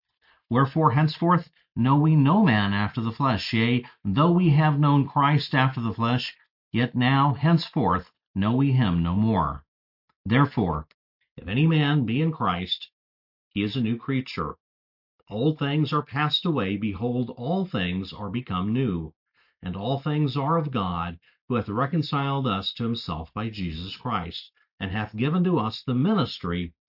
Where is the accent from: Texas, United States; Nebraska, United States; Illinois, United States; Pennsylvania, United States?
Texas, United States; My home state of Texas requires all public schools to post the Ten Commandments